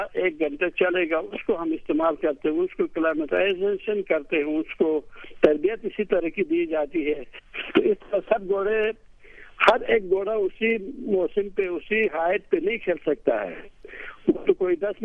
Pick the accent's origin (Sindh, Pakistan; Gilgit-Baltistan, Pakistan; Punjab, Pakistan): Gilgit-Baltistan, Pakistan; Gilgit; میں گلگت سے تعلق رکھتا ہوں. بچپن سے ہی مجھے بڑا شوق تھا پولو کا